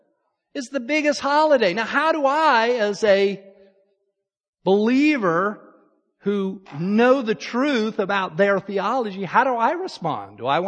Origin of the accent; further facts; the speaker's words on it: Salt Lake City, Utah, United States; I'll be honest, I grew up in Salt Lake. You know what the biggest holiday of Salt Lake in Utah is?